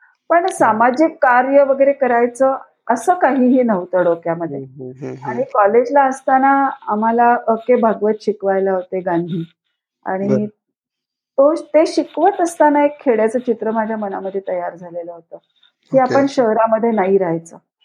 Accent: Wai, Maharashtra, India; आणि वाईला माझं माहेर

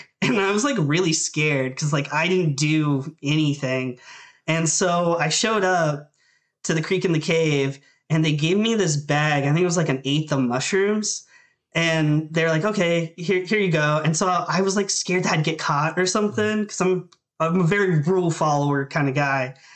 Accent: Thurmont, Maryland, United States; I wanted to get out of my hometown and like the opioid crisis was exploding. So like anybody that like did like any kind of drug kind of led to doing cotton shit. And so I was like, I'm not getting involved with any of this. I want to get the fuck out of, you know, Thurmont, Maryland.

